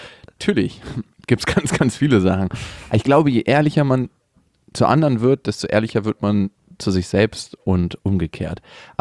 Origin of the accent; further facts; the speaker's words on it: Berlin, Germany; und da bin ich dann quasi aufgewachsen und geboren worden, also nicht in der Wohnung, aber im Krankenhaus nebenan. Eigentlich bin ich aus Friedenau und nicht aus dem harten Neukölln, wie ich das gerne wäre.